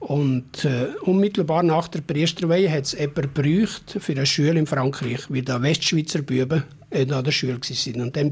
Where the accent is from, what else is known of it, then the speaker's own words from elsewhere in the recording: Oberwald, Valais, Switzerland; born there; ich bin also in Oberwald geboren, 1923. Und in einer grossen Familie